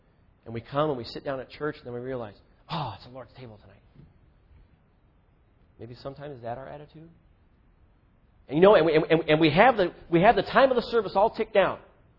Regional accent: Indiana, United States; now in Chicago, United States; My wife and I we grew up in small town Indiana, and my hometown was like 4,000 people.

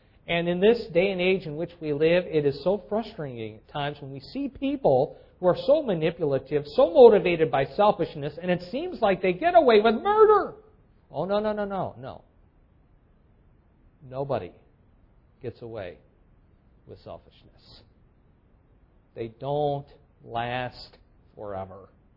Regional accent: Chicago, Illinois, United States; because the same time that I moved from Chicago down to Washington, D.C., another Chicagoan moved from here down to Washington, D.C.

